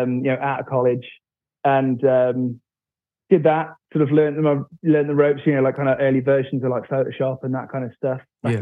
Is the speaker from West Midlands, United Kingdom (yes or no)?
yes; West Midlands, United Kingdom; So I'm from the West Midlands near Birmingham.